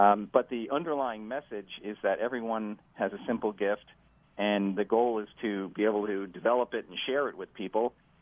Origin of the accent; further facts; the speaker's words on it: United States; Well, I think it's just as an American and someone who loves the flag, I fly the flag outside my home every day for 30 years.